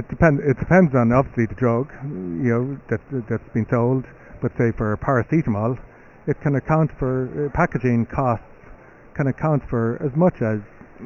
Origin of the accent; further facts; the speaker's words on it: Ireland; accent: Irish; I'm originally from Ireland, as you can tell from my accent.